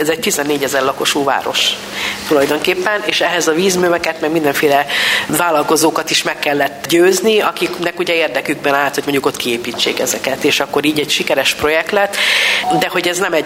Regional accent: Sajószentpéter, Borsod-Abaúj-Zemplén, Hungary; ami egy szigeten van. Fecskeszög ez a neve, Sajószentpéteren van, és ott folyók és holtágak vesznek minket körül

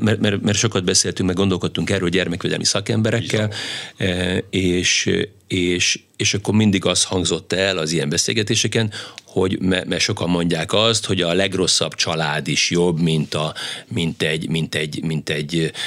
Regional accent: Pécs, Baranya, Hungary; a pécsiek vagyunk eredendően, és akkor a pécsi szál az így hosszan működik

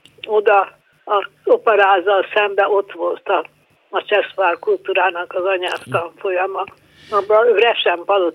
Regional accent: Budapest, Hungary; én Budapestről jöttem, és hát próbálom a nyelvet tanulni

